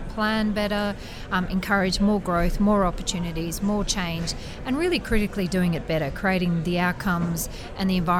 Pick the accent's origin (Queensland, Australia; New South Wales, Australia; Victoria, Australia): New South Wales, Australia; Sydney; And of course, I'm here from Sydney.